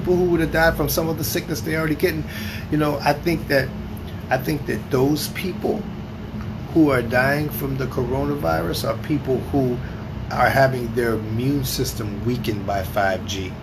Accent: United States; because as an American, you know, we're so used to being in the lap of luxury and having everything at our beck and call.

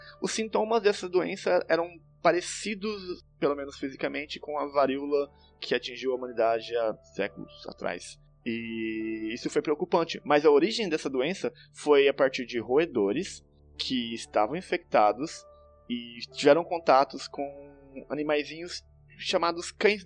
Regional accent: São Paulo, Brazil; Eu sou do interior de São Paulo, eu cresci vendo meus tios caçando capivara, caçando tatu, caçando até felinos de pequeno porte.

